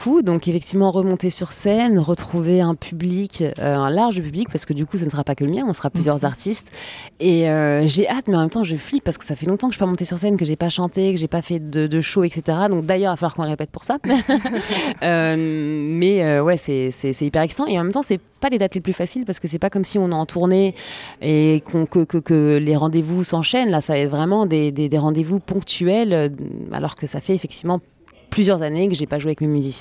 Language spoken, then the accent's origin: French; Paris, Île-de-France, France; je suis pas la seule parisienne de 40 ans dans ce cas-là